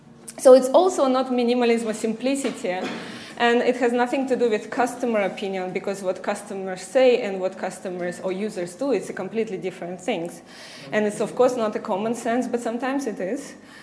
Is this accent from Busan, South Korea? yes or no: no; Seoul, South Korea; I came from Seoul, South Korea.